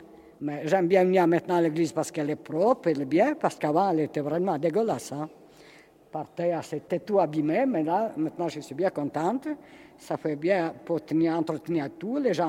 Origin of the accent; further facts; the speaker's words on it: Ukraine; moved away; quand j'étais là-bas chez moi, en Ukraine.